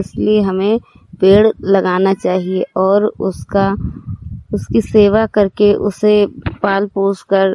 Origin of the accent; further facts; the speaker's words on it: Hariharpur, India; मैं हरिहरपुर गांव जिला सरस्वती की रहने वाली हूं।